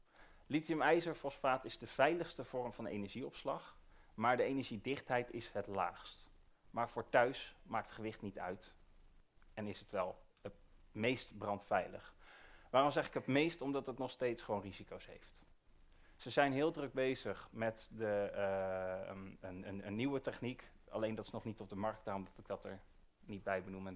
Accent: Utrecht, Netherlands; Ik kom zelf uit Utrecht.

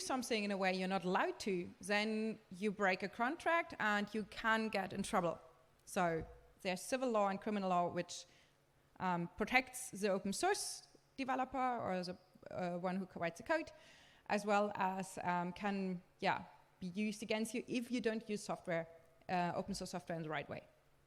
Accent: Germany; So since I'm from Germany, this is a little bit put on German law

